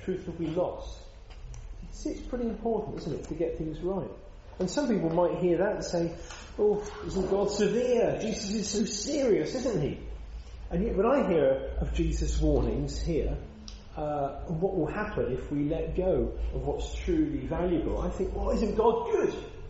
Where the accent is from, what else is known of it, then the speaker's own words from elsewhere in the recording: Bournemouth, South West England, United Kingdom; You might know, my hometown's Bournemouth.